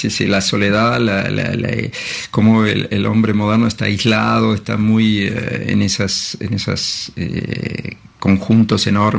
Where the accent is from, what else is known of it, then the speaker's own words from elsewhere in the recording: Montevideo, Uruguay; moved away; En Montevideo el gran placer es volver a mi ciudad natal, que yo soy, que estoy muy, digamos, arraigado a mi ciudad, a pesar de que hace 40, 50, yo no sé cuántos años que me fui.